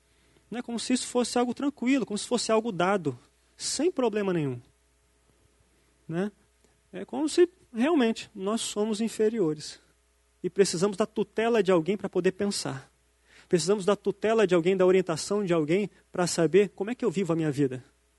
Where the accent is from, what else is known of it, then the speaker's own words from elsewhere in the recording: Jundiaí, São Paulo, Brazil; Fiquei 18 anos fora daqui. Eu sou de Jundiaí, né? Do interior aqui de São Paulo. Voltei para cá faz um mês e meio, mais ou menos.